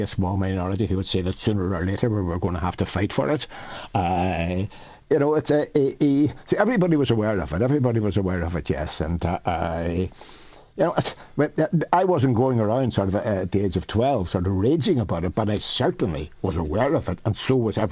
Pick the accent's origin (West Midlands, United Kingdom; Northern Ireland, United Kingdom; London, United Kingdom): Northern Ireland, United Kingdom; Derry; I come from Russell Street, which is right in the heart of the Bogside